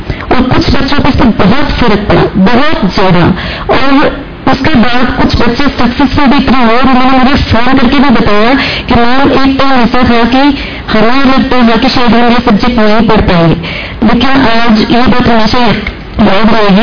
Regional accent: Yamunanagar, Haryana, India; मैं यमुनानगर हरियाणा से आई हूँ

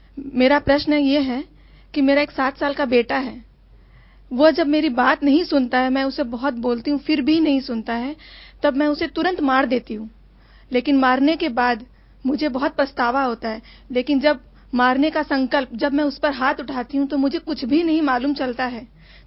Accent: Kolkata, West Bengal, India; मैं कलकत्ता से आई हूं।

